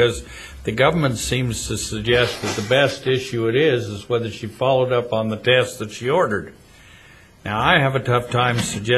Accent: Idaho, United States; I may have just killed those names because I'm just from Idaho, so I'm just saying them the way they come across.

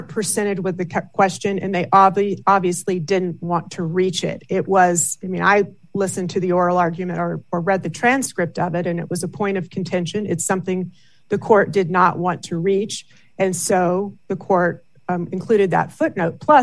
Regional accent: Arizona, United States; And, you know, I am from Arizona. I used to practice in Arizona.

